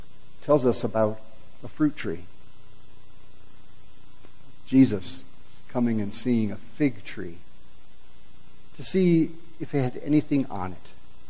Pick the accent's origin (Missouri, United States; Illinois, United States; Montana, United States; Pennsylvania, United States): Illinois, United States; also born or lived in Wisconsin; I grew up in Illinois. I spent 10 years in northern Wisconsin.